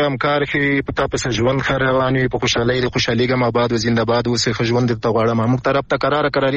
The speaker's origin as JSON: {"language": "Pashto", "region": "Paktika", "country": "Afghanistan", "said": "د افغانستان د پکتیکا ولایت نه در سره په لایم"}